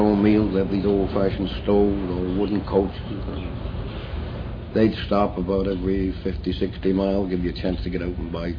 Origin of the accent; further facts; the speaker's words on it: Manitoba, Canada; also born or lived in London, United Kingdom; Well, I was born in London, England, 1902. Came to Canada in 1910. Lived in Nieuport, Manitoba.